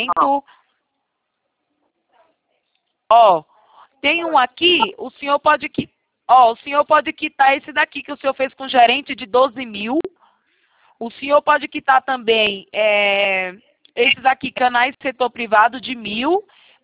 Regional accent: Itatiba, São Paulo, Brazil; Eu sou de Itatiba, São Paulo. Interior de São

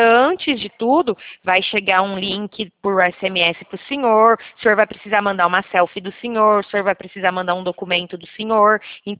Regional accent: São Paulo, Brazil; Eu não sou da mesma cidade do senhor, eu sou do interior de São Paulo.

